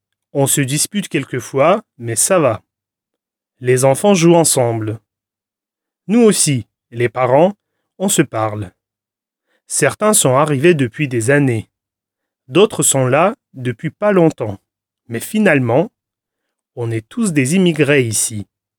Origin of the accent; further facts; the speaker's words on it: Tunisia; now in France; Moi, je viens de Tunisie.